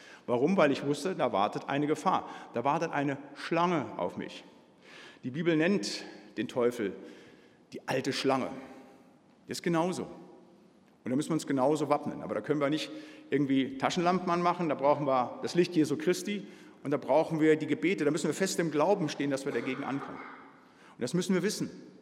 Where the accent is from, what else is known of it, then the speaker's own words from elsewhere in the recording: Bremen, Germany; aber ich komme ja aus Bremen halt. Aus der freien und Hansestadt Bremen.